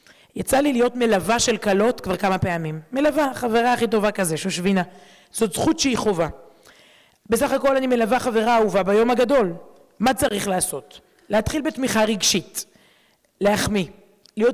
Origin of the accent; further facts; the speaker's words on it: Jerusalem, Jerusalem District, Israel; אני סטודנטית מירושלים